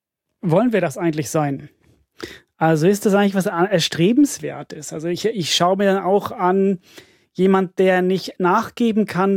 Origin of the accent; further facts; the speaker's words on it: Finland; ich komme aus Finnland und im Finnischen gibt es ein Wort